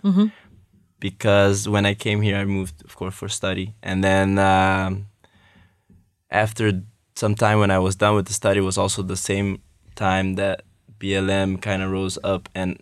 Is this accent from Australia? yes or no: no; Curaçao; I'm from Curaçao, 23 years old.